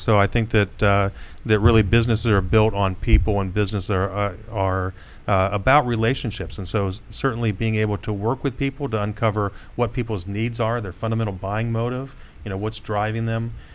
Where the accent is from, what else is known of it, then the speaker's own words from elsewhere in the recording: Wapakoneta, Ohio, United States; Big town of Wapakoneta, Ohio.